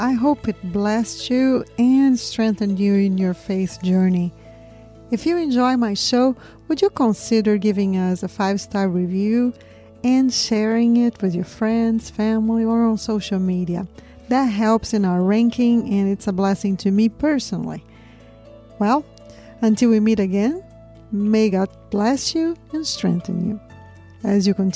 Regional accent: Brazil; And, you know, and I'm from Brazil originally, so that's where and they don't speak English.

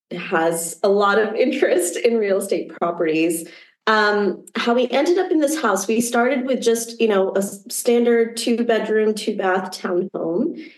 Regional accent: New Jersey, United States; I'm Pakistani Muslim American. I grew up right outside of Princeton, New Jersey, met my husband about 7 years ago.

